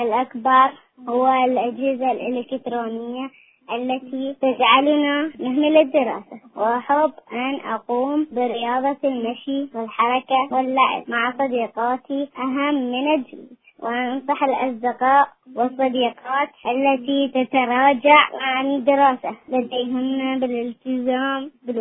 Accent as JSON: {"language": "Arabic", "country": "Iraq", "said": "من العراق، عمري 11 سنة."}